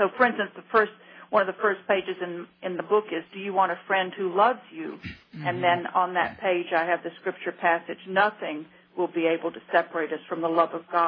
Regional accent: Georgia, United States; Well, my husband is. I'm from Georgia, but close enough.

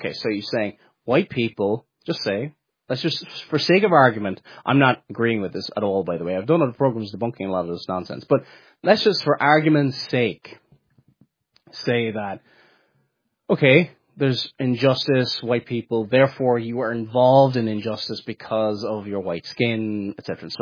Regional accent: Ireland; I'm Irish, by the way.

